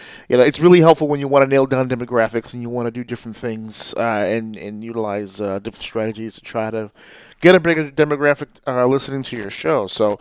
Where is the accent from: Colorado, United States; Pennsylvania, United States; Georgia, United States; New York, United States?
New York, United States; So, of course, the Northeast really supports me hard. This is where I'm from. I'm from New York.